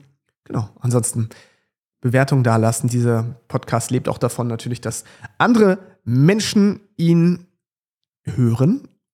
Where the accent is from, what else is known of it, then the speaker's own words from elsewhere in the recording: Schleswig-Holstein, Germany; Ich komme auch aus dem Landkreis Dithmarschen in Schleswig-Holstein.